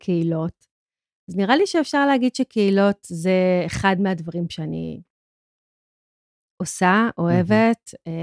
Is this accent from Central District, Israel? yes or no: yes; Kochav Yair, Central District, Israel; also born or lived in Tel Aviv; גדלתי בכוכב יאיר, כפר סבא.